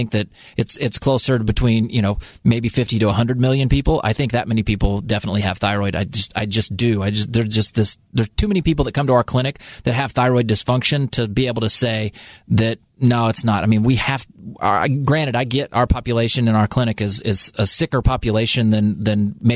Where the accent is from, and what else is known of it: United States